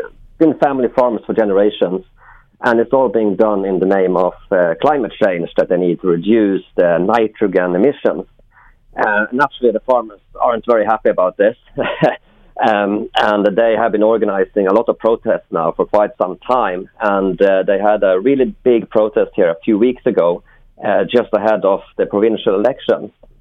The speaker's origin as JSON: {"language": "English", "country": "Sweden", "said": "I'm from Sweden, obviously"}